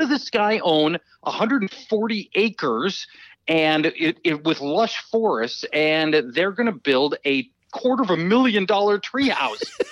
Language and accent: English; Minnesota, United States; See, here's what you need to understand about Minnesota. We build custom hockey rinks in our backyard.